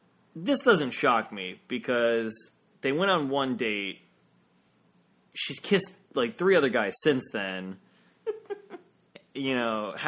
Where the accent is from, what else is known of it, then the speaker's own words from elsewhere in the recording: the South, United States; accent: Southern; I won't even try to mimic her voice because it's the greatest thing and my southern accent will be trash fire compared to it